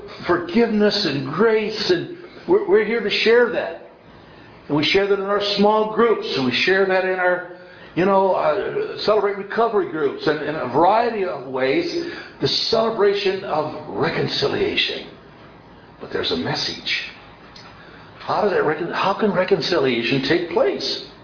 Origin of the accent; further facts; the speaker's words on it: Artesia, California, United States; born there; I was born in Artesia, California. My folks are Dutch dairy farmers